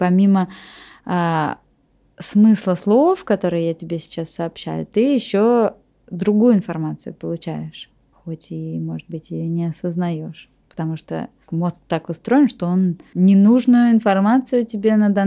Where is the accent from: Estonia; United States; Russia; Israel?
Russia; Moscow; born there; я родилась в Москве.